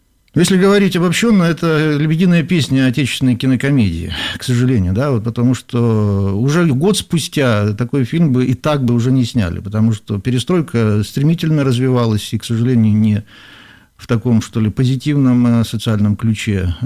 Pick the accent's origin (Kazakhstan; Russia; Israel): Russia; Leningrad Oblast; я из Ленобласти, из поселка в Ленобласти, поехал на электричке в Ленинград